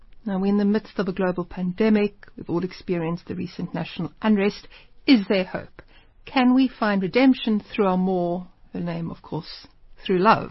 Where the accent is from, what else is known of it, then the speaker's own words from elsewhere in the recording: Pretoria, Gauteng, South Africa; born there; I was born in Pretoria in 1969 at the HF of Vut Hospital.